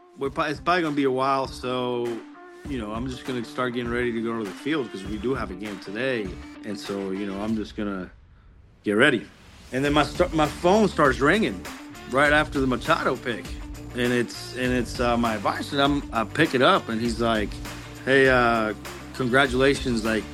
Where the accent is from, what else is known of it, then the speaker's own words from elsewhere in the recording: Puerto Rico; also born or lived in Waco, Texas; growing up in Puerto Rico, you know, it was that's all we did, you know, is just play.